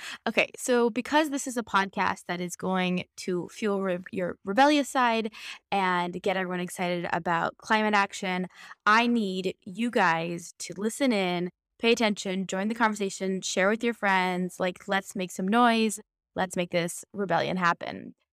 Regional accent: San Diego, California, United States; I am from San Diego, California, meaning that my family had a compost in the backyard, but also we shopped exclusively at Costco

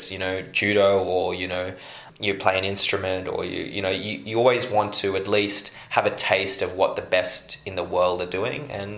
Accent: Australia; it's tough being an Australian judoka, but it's also made me the person that I am today

